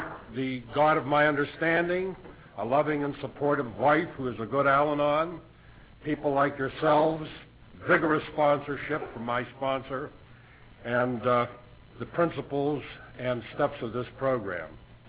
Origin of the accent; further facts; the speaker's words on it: Potomac, Maryland, United States; I'm from Potomac, Maryland, incidentally